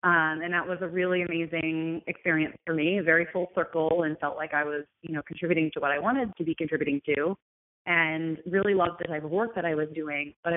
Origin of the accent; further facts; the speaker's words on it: United States; And I was like, I'm from America. Magic Johnson is fine.